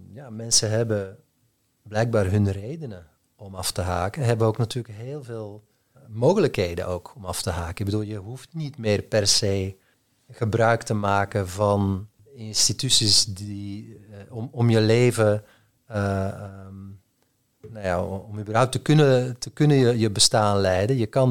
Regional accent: Belgium; in het land waar ik vandaan kom, dat Waalse kranten en Vlaamse kranten, dat er een verband is

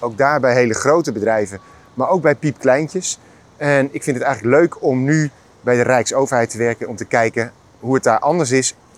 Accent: Leiden, South Holland, Netherlands; Ik kom uit Leiden.

